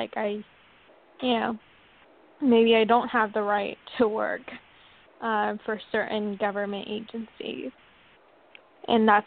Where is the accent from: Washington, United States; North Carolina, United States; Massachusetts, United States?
Washington, United States; From Washington State.